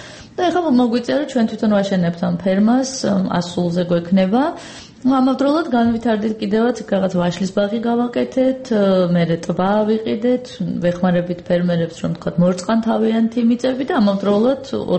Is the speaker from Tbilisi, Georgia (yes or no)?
yes; Tbilisi, Georgia; სიმართლე გითხრათ, მე სოფელი საერთოდ არ მქონია, თბილისში დავიბადე, გავიზარდე